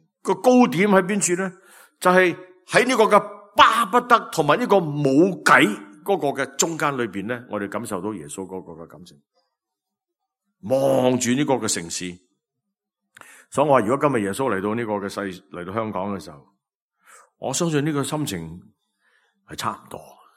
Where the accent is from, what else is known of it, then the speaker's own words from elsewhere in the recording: Guangdong, China; 我哋广东人讲嘢系嘛呀一轮先